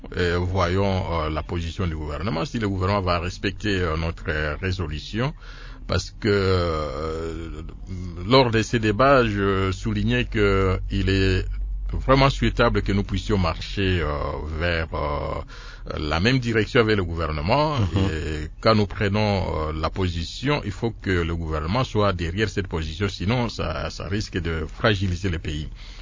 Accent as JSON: {"language": "French", "country": "DR Congo", "said": "chez nous au Congo, il y a un système de doublure à chaque instant."}